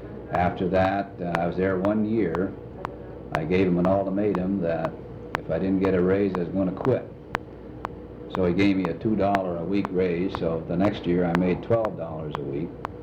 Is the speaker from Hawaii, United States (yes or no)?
no; Youngstown, Ohio, United States; Well, I was born in Youngstown, Ohio on May 5, 1920.